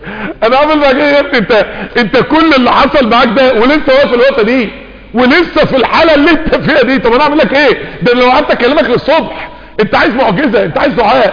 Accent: Mansoura, Dakahlia, Egypt; محمد واحمد دول عندنا في المنصوره

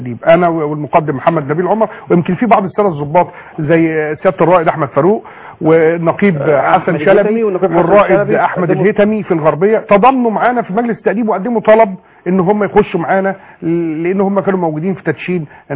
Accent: Egypt; واحنا في مصر واحنا ضباط مصريين ونفخر ان احنا نكون مصريين

